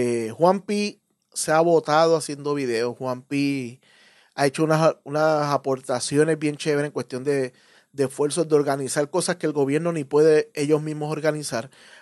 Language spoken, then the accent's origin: Spanish; Guaynabo, Puerto Rico; cuando le toca la ruta de mi pueblo, ¿no? Cuando aparece Guaynabo